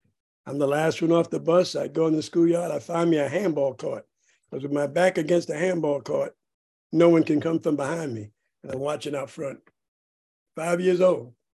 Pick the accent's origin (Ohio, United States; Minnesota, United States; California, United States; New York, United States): New York, United States; I'm born and raised in Spanish Harlem in New York. And I come from a very, very poor Puerto Rican family.